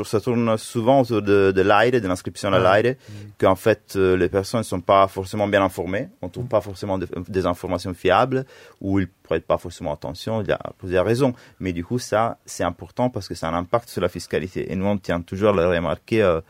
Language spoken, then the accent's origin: French; Italy; Ça implique qu'on a le droit de voter en tant qu'Italien à l'étranger.